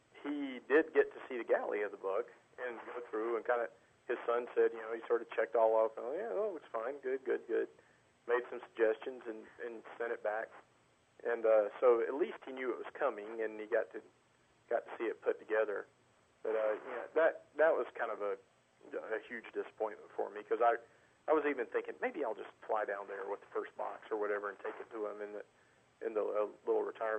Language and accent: English; North Carolina, United States; As growing up in North Carolina, I was just in this weird luck.